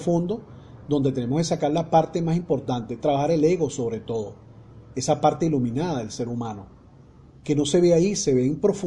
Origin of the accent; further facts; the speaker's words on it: Caracas, Capital District, Venezuela; no solamente lo digo yo como venezolano y como caraqueño